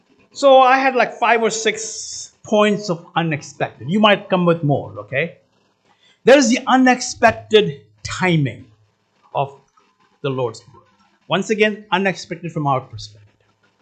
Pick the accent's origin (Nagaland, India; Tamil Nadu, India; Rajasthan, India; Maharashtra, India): Maharashtra, India; Mumbai; Growing up in Bombay, you have to be a fan of cricket.